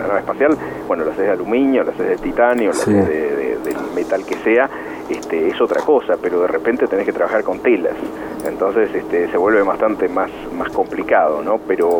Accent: Cañuelas, Buenos Aires Province, Argentina; now in United States; yo soy de Cañuelas, provincia de Buenos Aires, y bueno, viví los primeros años de mi vida en el campo, en una, digamos, en una chácara que tenía mis abuelos con mis padres

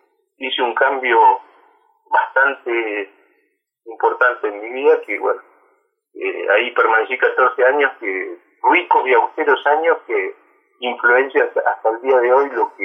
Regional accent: Santa Fe, Argentina; Nací en Santa Fe y hasta los 23 años viví en Santa Fe y allí estudié.

